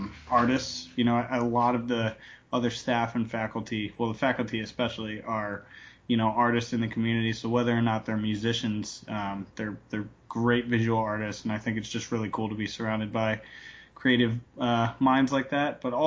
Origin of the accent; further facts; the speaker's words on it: Newtown, Connecticut, United States; Oh, sure. I grew up in Newtown, Connecticut.